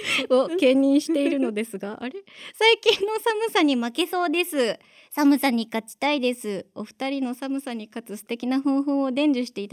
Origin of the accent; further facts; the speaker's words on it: Nagano, Japan; そう、私でもやっぱ長野出身だから